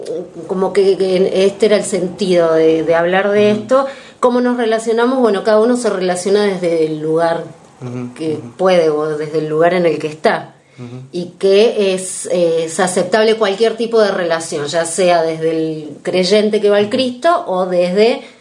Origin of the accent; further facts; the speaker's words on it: Argentina; Somos el Estado argentino tiene una relación con la religión muy fuerte y nosotros desde chicos convivimos con esto normalmente.